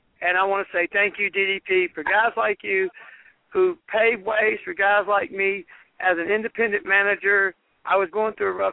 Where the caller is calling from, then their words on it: Lexington, Kentucky, United States; I'm calling from Lexington, Kentucky